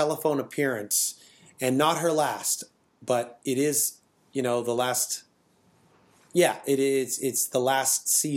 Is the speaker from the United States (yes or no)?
no; Canada; because we're Canadian and French is an official language.